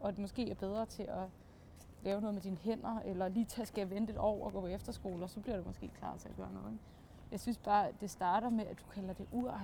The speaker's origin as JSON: {"language": "Danish", "town": "Gentofte", "region": "Capital Region of Denmark", "country": "Denmark", "tie": "born or raised there", "said": "Altså, nu er jeg opvokset i Gentofte."}